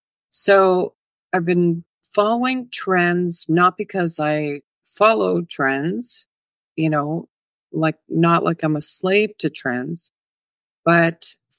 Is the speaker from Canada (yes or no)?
yes; Canada; I'm from Canada